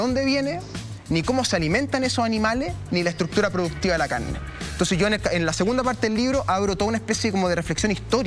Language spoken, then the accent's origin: Spanish; Melipilla, Santiago Metropolitan Region, Chile; yo soy de Melipilla